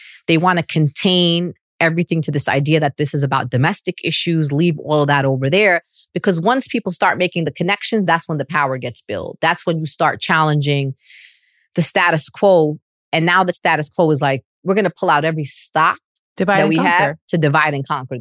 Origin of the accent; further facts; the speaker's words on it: Brooklyn, New York, United States; And I would say, you know, of course, I'd say I'm from Brooklyn because I thought that was cool to tell the kids of Ferguson.